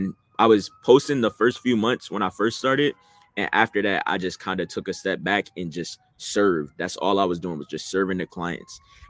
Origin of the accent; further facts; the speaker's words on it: New Jersey, United States; also born or lived in Delaware; now in Atlanta, United States; I'm originally from Jersey, moved to Delaware, and then now I'm currently in ATL.